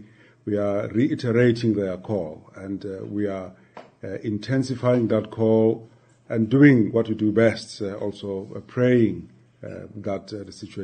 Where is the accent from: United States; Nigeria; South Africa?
South Africa; What I'm saying is, as a South African, we went through pain and hardship.